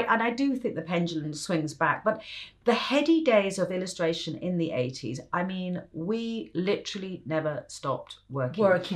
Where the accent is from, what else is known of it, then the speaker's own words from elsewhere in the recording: Lagos, Nigeria; now in United States; And my father was in the army. I grew up in Africa.